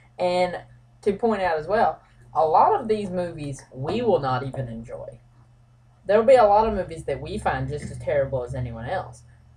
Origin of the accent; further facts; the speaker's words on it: Kentucky, United States; And the area from where we're both from Breckenridge County, which is a small county in Kentucky.